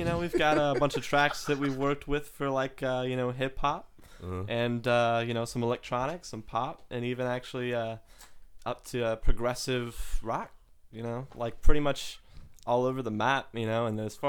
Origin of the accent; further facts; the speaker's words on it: Kansas City, Missouri, United States; So, yeah, I would say I'm from Kansas City area.